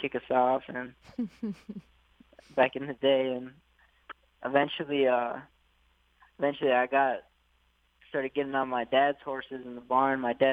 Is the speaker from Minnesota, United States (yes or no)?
yes; Minnesota, United States; I grew up playing sports. I grew up in Minnesota. Just a little background on me. My father, he was born and raised in Peru, and he came here when he was 19 years old to America.